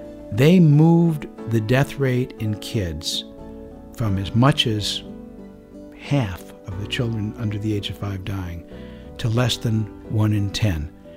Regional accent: Detroit, Michigan, United States; I mean, I don't know if we'd have had as few cases if that spark had come to my hometown of Detroit, Michigan.

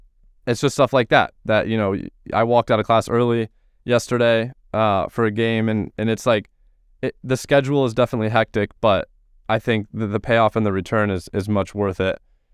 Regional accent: Michigan, United States; I go to UConn, but I'm actually from Michigan

